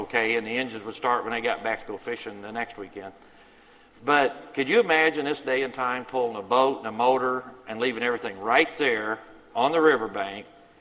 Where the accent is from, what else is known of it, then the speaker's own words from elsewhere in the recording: United States; Now, you knew I grew up in Wayne County, right?